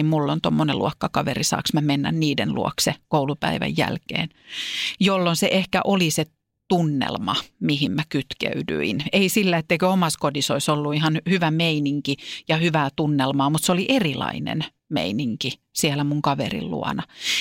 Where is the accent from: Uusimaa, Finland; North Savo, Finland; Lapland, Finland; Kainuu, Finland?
Uusimaa, Finland; Vantaa; Vantaan Korsossa, mistä mä oon kotoisin